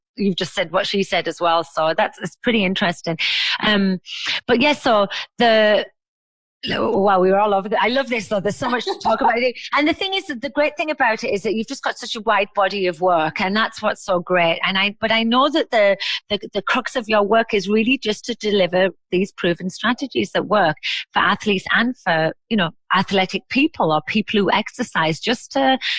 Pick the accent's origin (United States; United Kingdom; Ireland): United Kingdom; Well, I'm British, but you know, we're still a part of Europe at the moment.